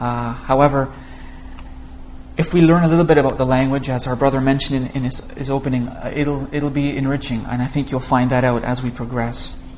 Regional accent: Canada; born there; first language Greek; English is a second language; I was born in Canada, but my parents are Greek and first-generation immigrant parents. And my first language actually I learned was Greek. When I was a little guy, I spoke Greek first before I learned any English.

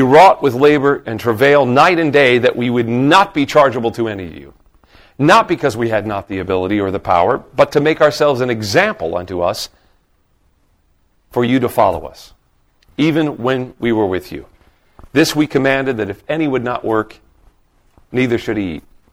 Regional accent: the South, United States; And really, I come from the South, where Baptists are very big.

